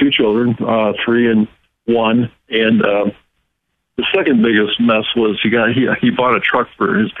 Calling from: Detroit, Michigan, United States; I'm calling from Detroit.

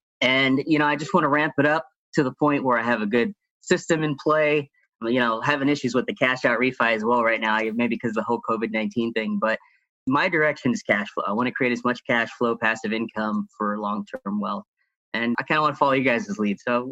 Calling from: Los Angeles, California, United States; I'm calling from Los Angeles.

